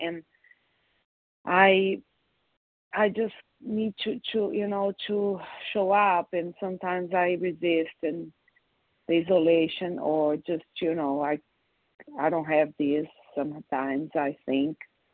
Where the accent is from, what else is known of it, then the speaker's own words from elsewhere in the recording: Connecticut, United States; I'm from Connecticut.